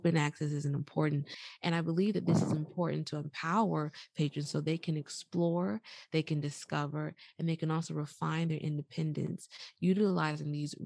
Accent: Georgia, United States; And I transitioned to Georgia, back to my home state.

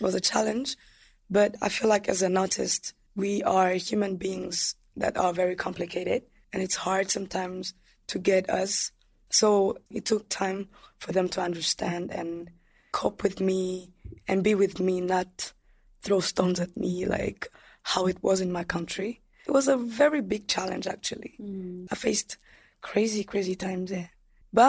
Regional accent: Western Province, Rwanda; now in Kigali, Rwanda; I was born in the west part of Rwanda, and I studied there for 5 years. That's when I moved to Kigali.

